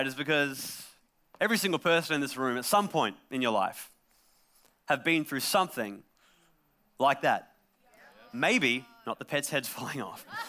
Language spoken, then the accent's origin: English; Australia; I'm Australian. That's what's wrong with my voice. Can't change it. Can't fix it.